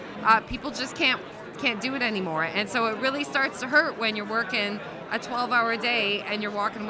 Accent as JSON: {"language": "English", "country": "Canada", "said": "So I'm actually from Canada."}